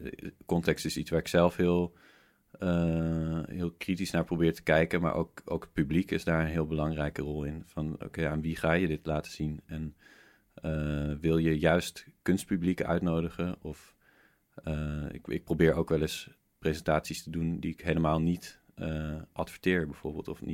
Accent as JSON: {"language": "Dutch", "country": "Netherlands", "said": "dat leek mij een beetje overdreven om daar sowieso als Nederlander naartoe te komen."}